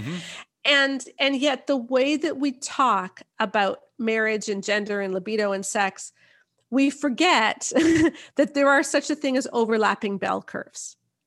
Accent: Canada; I'm Canadian, first of all.

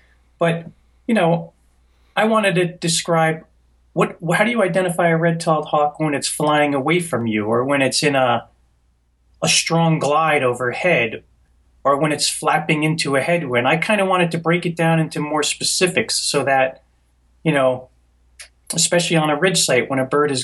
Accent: New Jersey, United States; Well, I grew up in New Jersey. So, and I went to school in South Jersey, which was very close to Cape May Point

